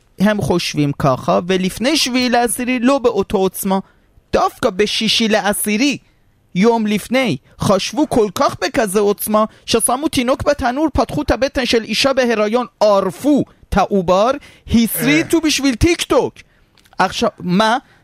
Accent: Iran; now in Israel; 2,000 שנה אני איראני אסלי. עד ש-2003 עליתי לישראל. זאת אומרת תרבות שלי, שפה שלי, הוויה שלי, הכל איראני.

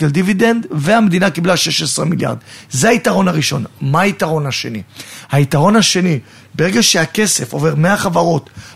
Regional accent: Holon, Tel Aviv District, Israel; אני גדלתי בחולון, גדלתי בשכונת תל גיבורים.

